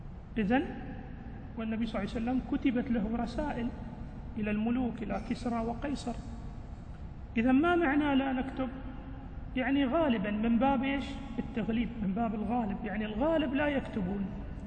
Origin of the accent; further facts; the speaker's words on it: United Arab Emirates; نحن عندنا مثل نقول فلان على حطته، مثل عندنا في الإمارات فلان على حطته